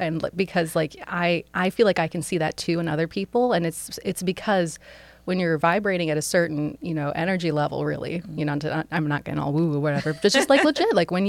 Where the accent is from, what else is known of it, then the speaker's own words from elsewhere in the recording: Massachusetts, United States; born there; So I was born around the Boston area.